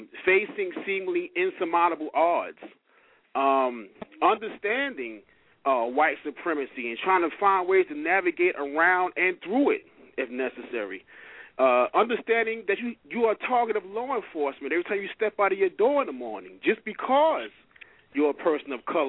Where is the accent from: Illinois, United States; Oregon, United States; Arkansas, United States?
Illinois, United States; Chicago; Well, I'm from Chicago originally